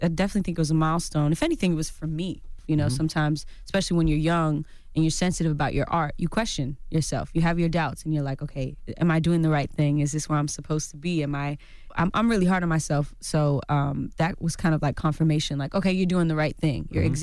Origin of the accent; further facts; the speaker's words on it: California, United States; Mm-hmm, yeah, I'm from the Bay.